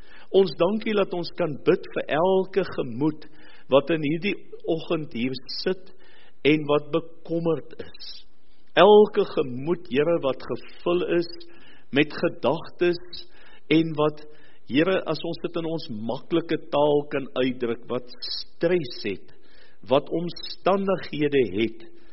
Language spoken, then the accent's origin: Afrikaans; Port Elizabeth, Eastern Cape, South Africa; moved away; Ek is lank genoeg hier, 30 jaar, maar ek is maar nog uit my wêreld uit. En dit was die feesaankondiging by ons in Port Elizabeth waar ek groot geword